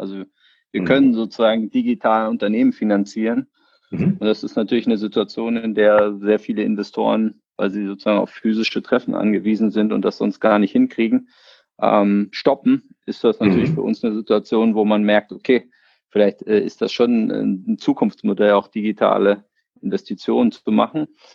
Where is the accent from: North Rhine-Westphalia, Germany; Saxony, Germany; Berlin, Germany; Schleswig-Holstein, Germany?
Berlin, Germany; Ja, ich bin ja sozusagen hier in Berlin aufgewachsen, 1980 geboren.